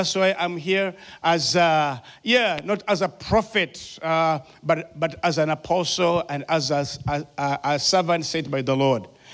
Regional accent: Uganda; accent: African; English is a second language; So I pray that you will be able to understand my good African accent. That is my prayer. Uganda was a British colony.

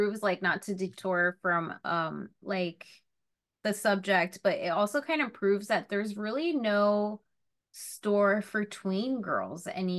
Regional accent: New Jersey, United States; I was a mall girl because I'm from Northern New Jersey.

